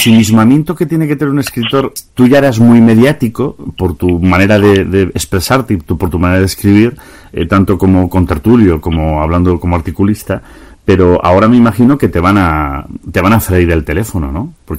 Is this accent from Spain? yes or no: yes; Lugo, Galicia, Spain; born there; que soy nacido en Lugo, pero todo lo que me hace feliz es de Zamora